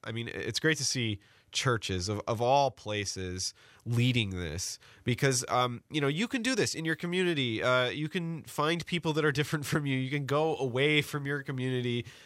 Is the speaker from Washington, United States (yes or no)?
yes; Seattle, Washington, United States; growing up in the West, Seattle's a very segregated city. There's huge dichotomies in race and class there.